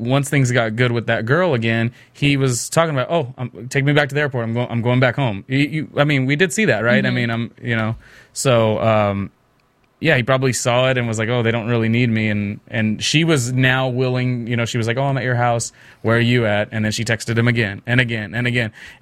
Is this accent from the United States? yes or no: yes; California, United States; And I grew up in the South Bay, you know, it's just 40 minutes away.